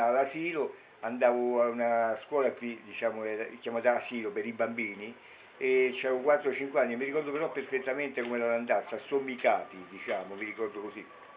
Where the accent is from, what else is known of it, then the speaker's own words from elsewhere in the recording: Rome, Lazio, Italy; io sono romano